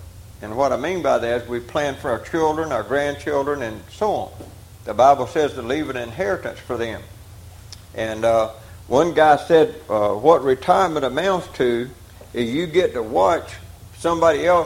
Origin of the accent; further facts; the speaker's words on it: Georgia, United States; I just like to read out of this one because I'm from South Georgia.